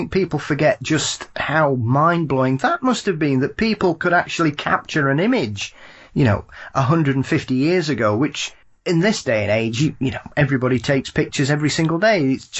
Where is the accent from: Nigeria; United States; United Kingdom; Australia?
United Kingdom; as a Brit